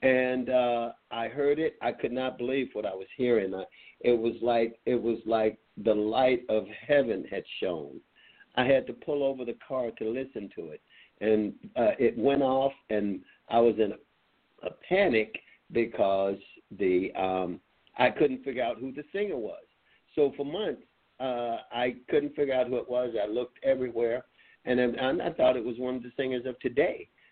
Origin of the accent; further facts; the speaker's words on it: Meridian, Mississippi, United States; I'm from Meridian, Mississippi.